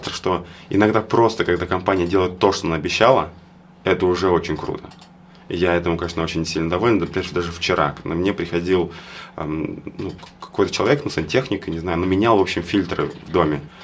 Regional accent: Veliky Novgorod, Novgorod Oblast, Russia; Я сам из Великого Новгорода, из региона.

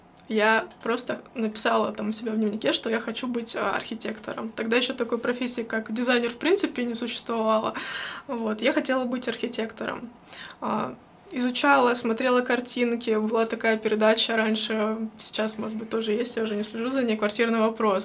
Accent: Ukraine; now in Moscow, Russia; Да, я из Украины, а в Москве я уже 7 лет, а вот... Ну, ислам приняла недавно.

